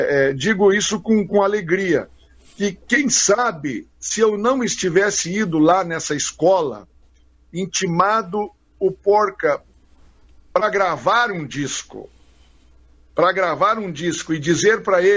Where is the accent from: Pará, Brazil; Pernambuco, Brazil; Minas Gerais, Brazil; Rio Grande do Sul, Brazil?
Rio Grande do Sul, Brazil; Bom Jesus; fazíamos de Bom Jesus, a minha terra, um foro